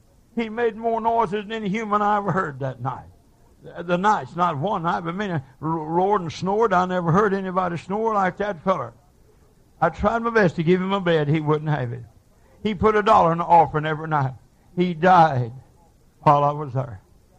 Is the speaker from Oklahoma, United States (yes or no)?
yes; Oklahoma City, Oklahoma, United States; you can trace it back to Oklahoma City and oil field. I was raised on East 29th Street, right in that, making a shop foreman there.